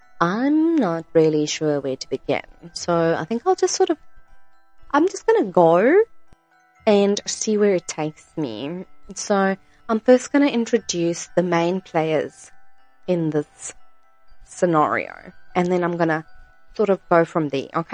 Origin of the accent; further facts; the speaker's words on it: Krugersdorp, Gauteng, South Africa; I was born right there in Krugersdorp Private Hospital in the middle of Krugersdorp